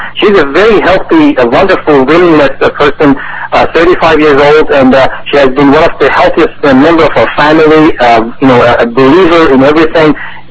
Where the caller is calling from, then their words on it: San Diego, California, United States; Well, I am an engineer in telecommunications, and we live in North County, San Diego.